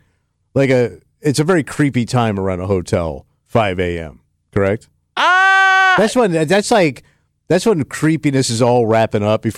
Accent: Florida, United States; It's snowing out. I'm from Florida.

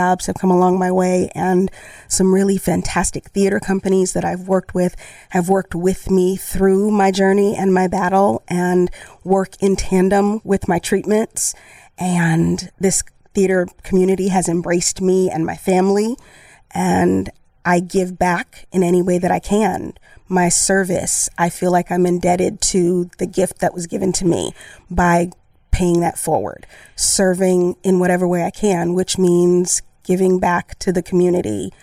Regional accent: Chicago, Illinois, United States; I'm from Chicago, actually not too far from here. I grew up right down the street on Pearson, right around the corner from Water Tower.

